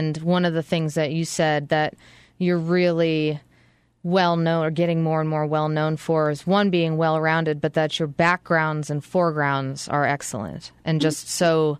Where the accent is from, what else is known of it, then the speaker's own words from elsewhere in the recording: Massachusetts, United States; I'm from Massachusetts, so let's just get that out of the way.